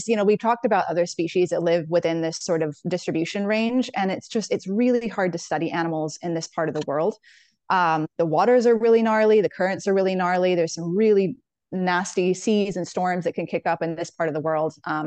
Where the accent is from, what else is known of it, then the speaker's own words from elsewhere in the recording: Scotland, United Kingdom; because I'm from the North Shetland Islands in the Atlantic.